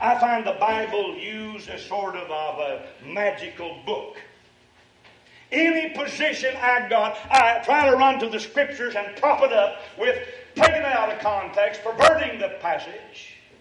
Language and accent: English; Kentucky, United States; You see, when I was growing up in Kentucky, lye was about the strongest thing we had that you'd make with the soap.